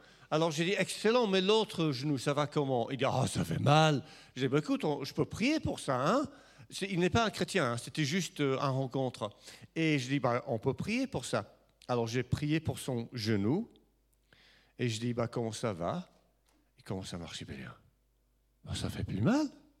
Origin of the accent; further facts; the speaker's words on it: England, United Kingdom; French is a second language; parce que je suis anglais, hein